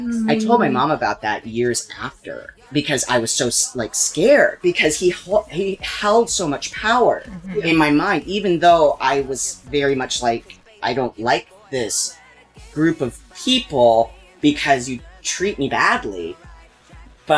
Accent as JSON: {"language": "English", "town": "Flint", "region": "Michigan", "country": "United States", "said": "So I'm from Flint, Michigan. And then Grand Rapids is over there, so this is only like an hour and a half, 2 hour drive."}